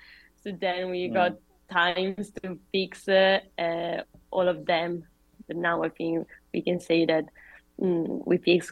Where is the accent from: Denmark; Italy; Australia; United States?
Italy; it's quite strange because we are both from Italy